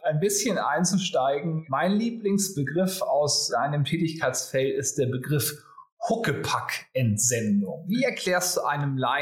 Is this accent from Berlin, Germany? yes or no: yes; Berlin, Germany; born there; aus meiner Geburtsstadt, unserer Hauptstadt Berlin.